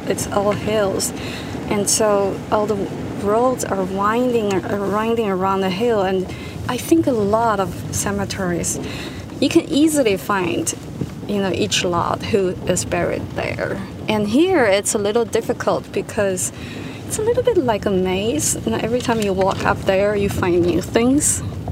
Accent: China; now in California, United States; You know, I'm not from California. I immigrated from China, and so I thought, you know, it doesn't matter if I'm from elsewhere.

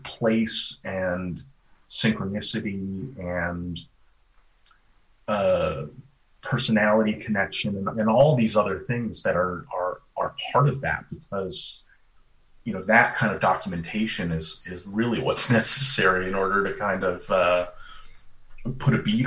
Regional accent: Vermont, United States; You know, I grew up in Vermont. The mountains tend to mitigate the storms

